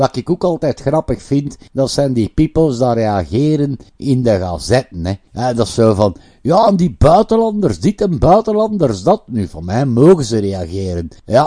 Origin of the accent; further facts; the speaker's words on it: Flanders, Belgium; Ja, maar ik ben een Vlaming.